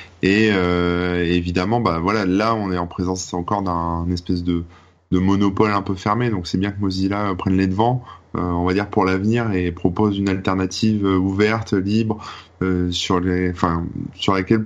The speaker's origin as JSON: {"language": "French", "country": "France", "said": "t'es obligé toujours en tant que français de prendre des accents pas possibles"}